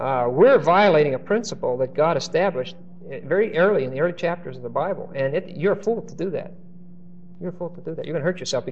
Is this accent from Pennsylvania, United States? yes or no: yes; Pennsylvania, United States; I don't know if it's still true in my home state in Pennsylvania, but it was called the Sabbath, and there were laws in Pennsylvania about Sundays and so on. When I was a boy, they had liquor stores in Pennsylvania.